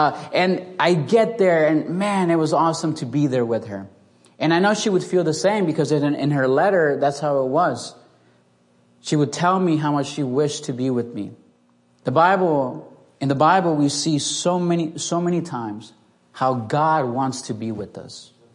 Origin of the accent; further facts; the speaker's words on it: Tennessee, United States; But I'm from Tennessee. I'm a big UT fan.